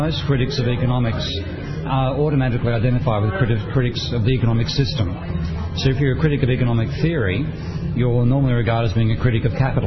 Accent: Australia; Well, it's me having a bit of fun with the language and being an Australian about it as well.

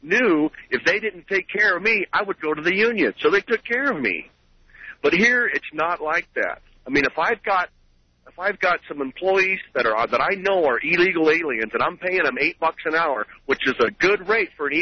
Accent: California, United States; now in Colorado, United States; I was raised in Orange County, and I built a business there, and I moved out to, sold that business and moved out to Colorado

